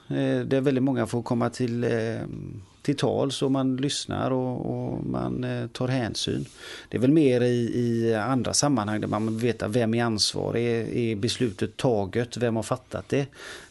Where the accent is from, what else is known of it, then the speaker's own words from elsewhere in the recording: Gothenburg, Västra Götaland County, Sweden; Jag är uppvuxen på Hisingen, Hisings kärra. Född i Hisings backa, uppvuxen i Hisings kärra. Mina föräldrar flyttade till Partille, till Öjersjö.